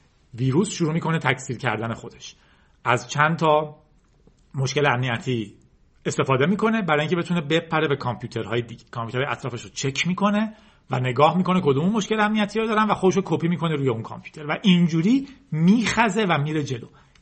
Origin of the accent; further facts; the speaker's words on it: Iran; خوشبختانه ما به عنوان یک ایرانی به اندازه کافی ازش شنیدیم